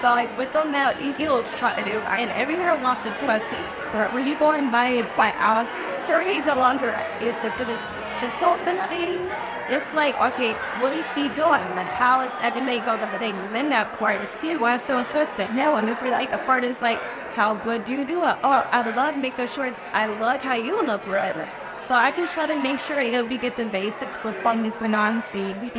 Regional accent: Chicago, Illinois, United States; I'm from Chicago and I work on models.

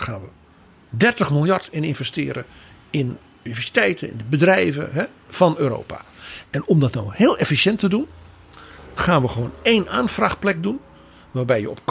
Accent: Netherlands; ik ben een Nederlander.

